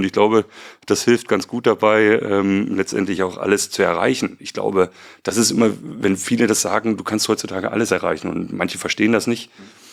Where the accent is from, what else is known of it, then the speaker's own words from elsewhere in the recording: Leipzig, Saxony, Germany; born there; also born or lived in Hamm; ich bin geboren in Leipzig. Ja, komme also aus einem ganz standardmäßigen Haushalt, Handwerker, mein Vater ist Handwerker, meine Mutter, Familie, wir haben gelebt in Leipzig, sind dann letztendlich hier nach Hamm gezogen